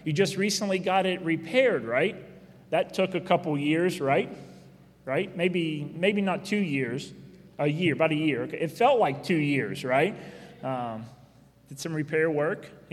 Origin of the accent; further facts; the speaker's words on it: Petersburg, West Virginia, United States; There's also a bridge in Petersburg, my hometown.